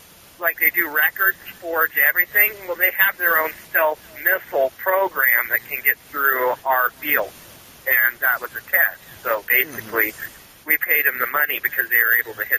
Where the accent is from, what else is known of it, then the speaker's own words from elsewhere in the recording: Eugene, Oregon, United States; and I'm from Eugene, Oregon, where we have a major railroad station